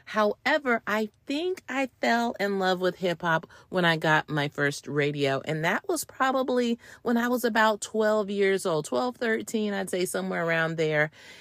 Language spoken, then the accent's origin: English; the South, United States; Growing up in the South and being in love with hip hop was a little complicated.